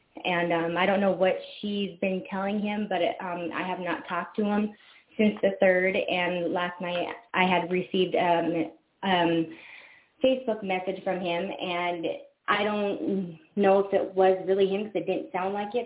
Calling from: Minot, North Dakota, United States; I'm calling from Minot, North Dakota

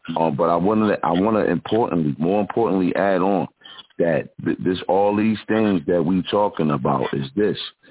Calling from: Philadelphia, Pennsylvania, United States; calling from the Broad Street Bully side of the Philadelphia.

